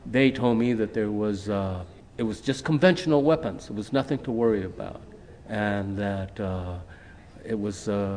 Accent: Socorro, New Mexico, United States; Hurt my back quite badly, and so I went back to Socorro, New Mexico, which was my hometown. I had not been there for several years.

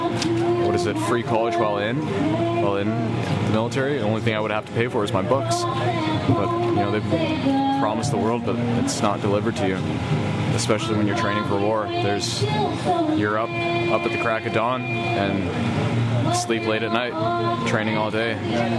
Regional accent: United States; moved away as an adult; I've left everything behind. Family, friends, my identity as a Marine and as an American.

